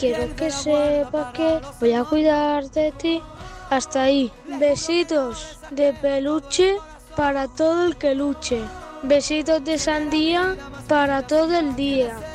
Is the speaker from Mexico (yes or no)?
no; Palma de Mallorca, Balearic Islands, Spain; de Palma de Mallorca.